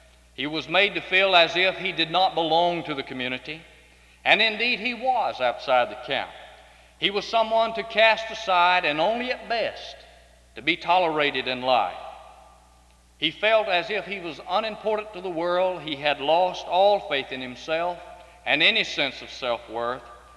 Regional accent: Seneca, South Carolina, United States; If you traveled on Highway 59 out of my hometown of Seneca, South Carolina, soon you'd come upon a section of the country called Snow Creek.

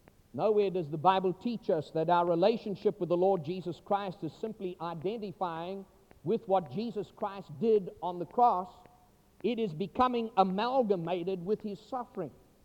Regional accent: KwaZulu-Natal, South Africa; I grew up speaking Zulu. And Shangaan is a derivative of Zulu because I was born in Zululand. And even though I am not conversant in Zulu, I could basically understand some of the language.

